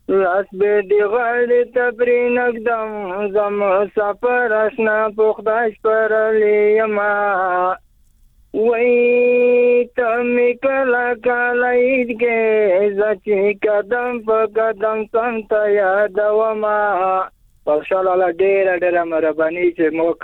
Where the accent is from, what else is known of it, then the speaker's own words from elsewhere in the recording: Khost, Afghanistan; د خوست ولایت نه یم